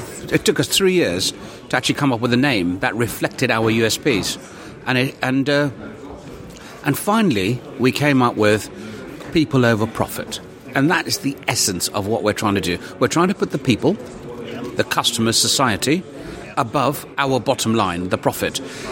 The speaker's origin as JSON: {"language": "English", "country": "United Kingdom", "said": "And what it is that I'm a British Sikh, and I have many Gujarati relatives."}